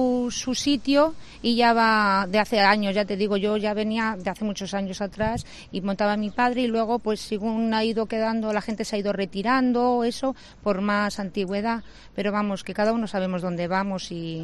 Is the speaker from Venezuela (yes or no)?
no; León, Castile and León, Spain; yo soy de León, mi marido es de Madrid, lo conocí en Marín